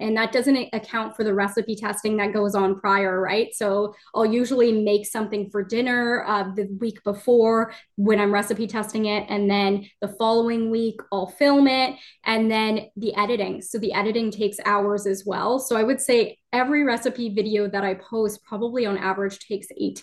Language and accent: English; Ontario, Canada; it's in Toronto, which is I'm from Ontario.